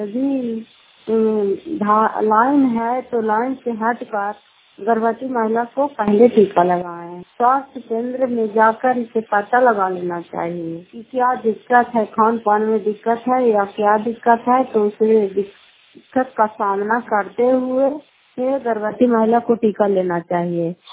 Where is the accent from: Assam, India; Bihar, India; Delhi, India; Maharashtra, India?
Bihar, India; Fatehpur; घर फतेहपुर, पंचायत मकरा होता, प्रखंड कराय पसराय और जिला नालंदा की निवासी हूँ।